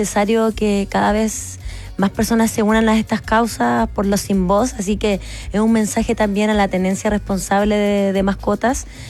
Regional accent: Iquique, Tarapacá, Chile; Bueno, yo soy de Iquique.

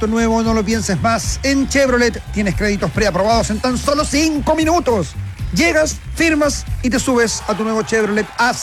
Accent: Paine, Santiago Metropolitan Region, Chile; Se hizo una consulta en mi hermosa tierra.

